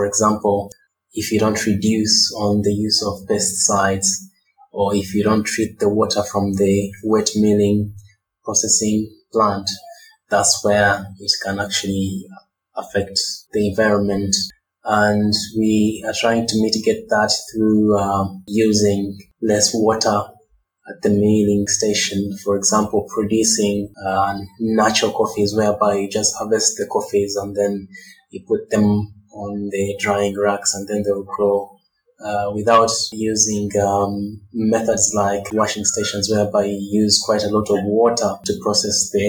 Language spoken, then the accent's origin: English; Uganda; I'm from Uganda.